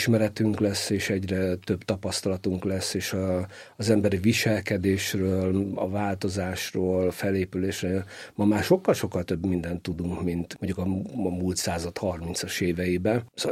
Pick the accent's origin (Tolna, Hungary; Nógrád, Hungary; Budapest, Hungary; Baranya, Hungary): Budapest, Hungary; Zuglóban nőttem föl